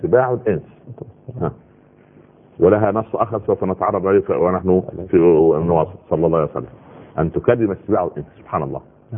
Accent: Egypt; عندنا في مصر

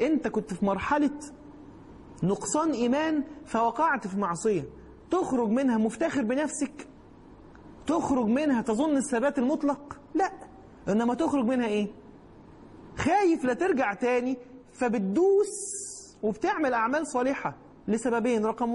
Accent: Alexandria, Alexandria Governorate, Egypt; مع الأسف احنا كاسكندرانية هنا

